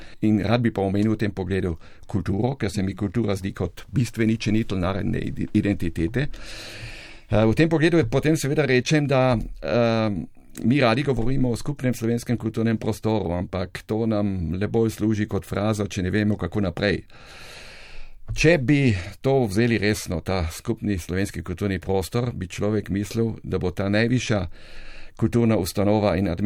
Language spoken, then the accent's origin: Slovenian; Austria; če smo resni faktor, resni kulturni faktor kot manjšinci, kot Slovenci v Avstriji